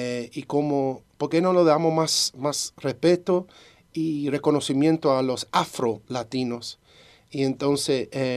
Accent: Cuba; Y no me identifico como afrocubano, por ejemplo. Muchos dicen que yo soy cubano, ¿y qué? Eso es todo. Aunque yo tengo piel, tú sabes, moreno

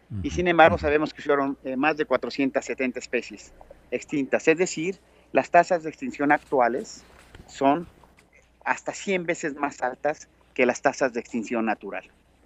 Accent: Mexico; En México, de donde yo soy mexicano, soy de la Universidad Nacional Autónoma de México

